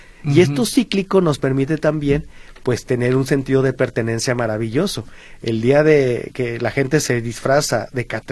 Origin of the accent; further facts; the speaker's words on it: Mexico; que siga existiendo nosotros como mexicanos